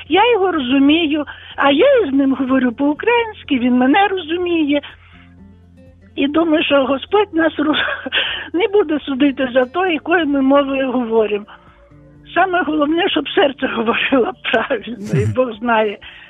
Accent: Tashkent, Uzbekistan; first language Russian; also born or lived in Samarkand; Я народилася в Самарканді, був Союз. Потім мої батьки вже переїхали в Ташкент. В школі вивчала узбекську, німецьку, російську. Ну, узбекську я розуміти розуміла, сказати не могла.

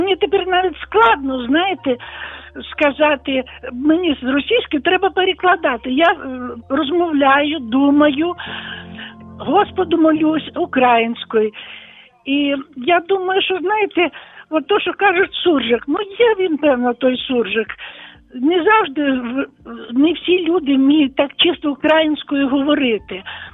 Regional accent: Tashkent, Uzbekistan; first language Russian; also born or lived in Samarkand; Я народилася в Самарканді, був Союз. Потім мої батьки вже переїхали в Ташкент. В школі вивчала узбекську, німецьку, російську. Ну, узбекську я розуміти розуміла, сказати не могла.

